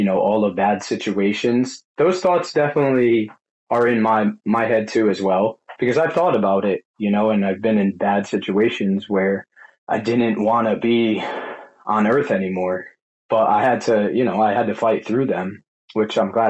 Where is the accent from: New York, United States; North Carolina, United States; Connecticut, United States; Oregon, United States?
Connecticut, United States; So I'm from Connecticut. Growing up, we lived, I would say, lower middle class.